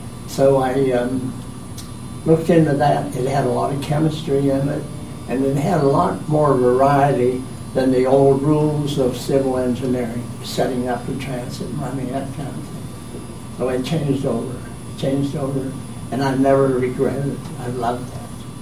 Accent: Manassas, Virginia, United States; But I born and raised in Manassas, enjoyed it, and went to high school there, was privileged to be the president of my class, and I was on the debating team.

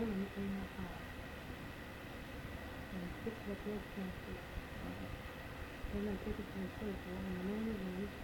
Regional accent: Michigan, United States; born there; No, I was born in Michigan.

